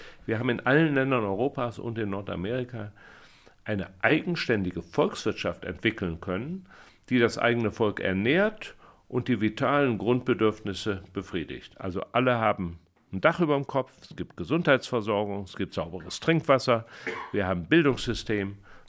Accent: Cologne, North Rhine-Westphalia, Germany; born there; Ich bin aus Köln geboren.

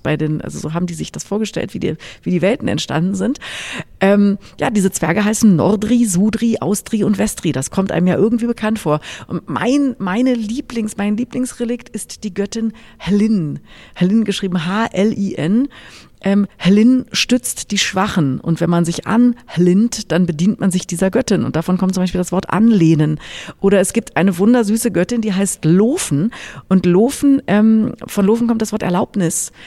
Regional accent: Berlin, Germany; born there; in dem Bezirk, wo ich geboren bin, in Berlin.

